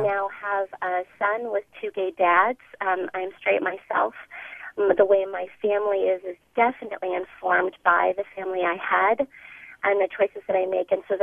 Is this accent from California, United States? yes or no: yes; West Hollywood, California, United States; now in San Francisco, United States; from San Francisco. I grew up in West Hollywood in the 70s and 80s.